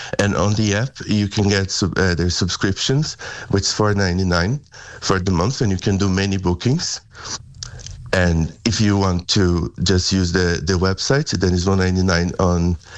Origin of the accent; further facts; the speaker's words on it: Brazil; English is a second language; now in Ireland; You know, I'm from Brazil. Things there are very far away.